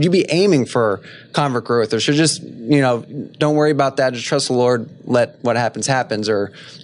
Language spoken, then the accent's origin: English; Akron, Ohio, United States; So I'm from the Akron, Cleveland area